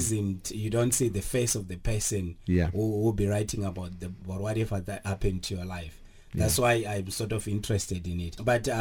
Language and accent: English; Zimbabwe; there was a similar guy where I grew up in Zimbabwe.